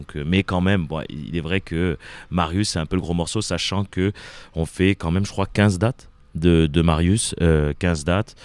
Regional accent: south of France, France; je suis issu du sud de la France. Et donc, j'ai toujours connu les étés là-bas.

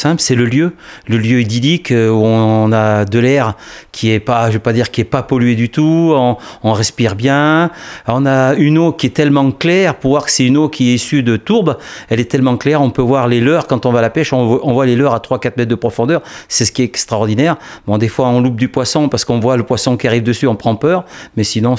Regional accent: Nouvelle-Aquitaine, France; je suis originaire de la Creuse

